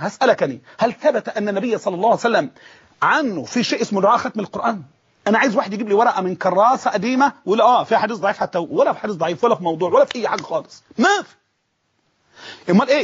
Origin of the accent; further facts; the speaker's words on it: Mansoura, Dakahlia, Egypt; عندنا في المنصورة بيجيبوا الشيخ مثلا معمول له إعلانات في كذا وكذا